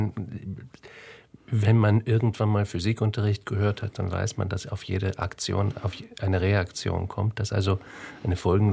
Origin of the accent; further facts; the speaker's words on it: Hamburg, Germany; verglichen mit Hamburg, wo ich herkomme, was eine klassische mittelalterliche Wallstadt war